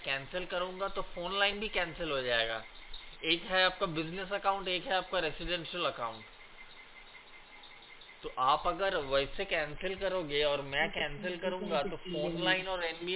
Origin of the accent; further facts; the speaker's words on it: Kolkata, West Bengal, India; मैं तो इंडिया से हूँ, कलकत्ता.